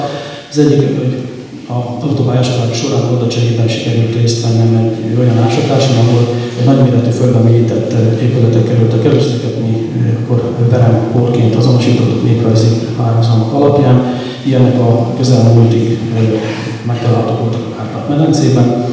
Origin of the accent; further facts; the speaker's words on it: Šamorín, Trnava Region, Slovakia; az a terület, ahonnan én származom, hogy a Csalogok Somorjára